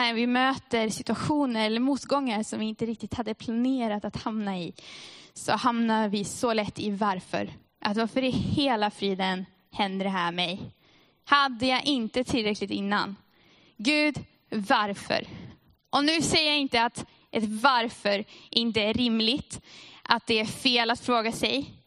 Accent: Sweden; Och det är ju tur, jag kommer från Sverige så jag kan dra referenser till Sverige.

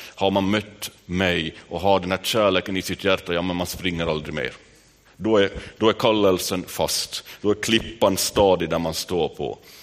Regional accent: Vaasa, Ostrobothnia, Finland; Jag var själv i sovrummet där hemma i Sundom.

